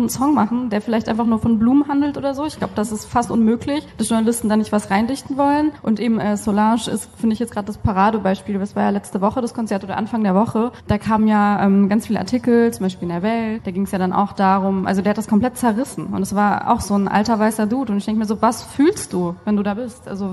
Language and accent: German; Iran; Also ich bin ja Iranerin